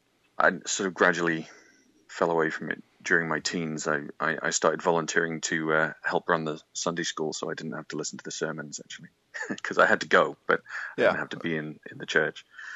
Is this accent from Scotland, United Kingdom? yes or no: no; Yorkshire and the Humber, United Kingdom; also born or lived in Midlands; I was born in the Midlands in Britain, and grew up mostly in Yorkshire, in a very liberal Methodist church